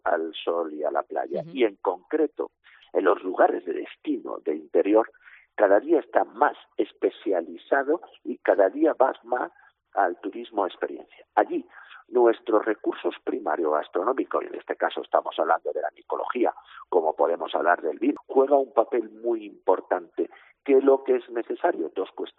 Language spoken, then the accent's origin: Spanish; Cantimpalos, Castile and León, Spain; Pero podemos hablar del botillo, de la morcilla o del chorizo de mi tierra, de Segovia, de Cantimparos.